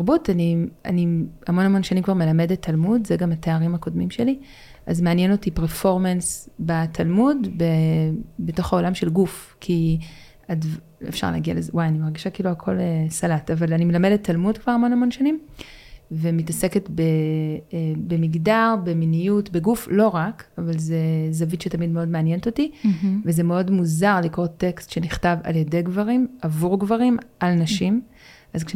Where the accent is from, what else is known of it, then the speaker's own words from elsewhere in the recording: Jerusalem, Jerusalem District, Israel; אז אני ירושלמית, נולדתי שם, גדלתי שם, אני מהאזור השמרני של ירושלים, גדלתי בארנוף, שזאת שכונה חרדלית חרדית